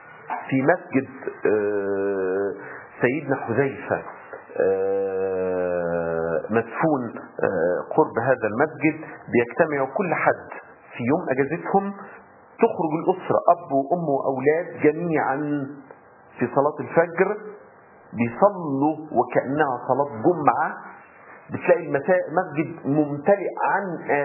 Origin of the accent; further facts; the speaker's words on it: Egypt; طبعتنا كمصريين مفتوحين على بعض